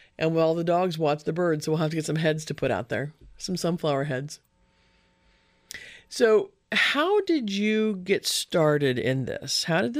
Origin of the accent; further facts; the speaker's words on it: Midwest, United States; I'm from the Midwest, and when you see that wheat all uniform blowing in the wind